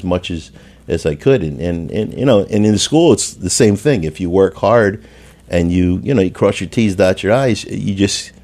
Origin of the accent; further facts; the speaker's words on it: Philadelphia, Pennsylvania, United States; I'm a kid from Northeast Philadelphia, right. No exposure to big city life or anything.